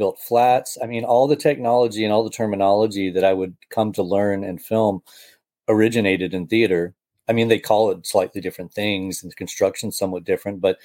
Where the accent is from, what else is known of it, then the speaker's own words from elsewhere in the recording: Panama City, Florida, United States; Panama City.